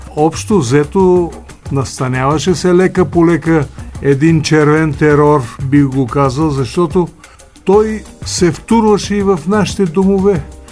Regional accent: Sofia, Sofia City, Bulgaria; И харесвам София като град. Даже не бих го заменил за никой друг град в света, защото в края на краища това е родния ми град с всичките ми роднини, които са тук

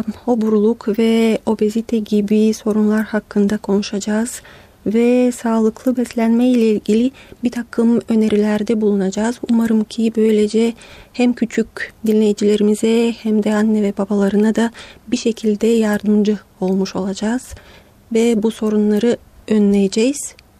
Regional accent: Byala Cherkva, Veliko Tarnovo Province, Bulgaria; Ben 1978 doğumluyum. Aslen Belçerkvalıyım. Velikutrunova'ya bağlı ülkenin kuzeyinde bulunan küçük şirin bir kasabadır Belçerkva. İlk ve ortaokulu Belçerkva'da okudum.

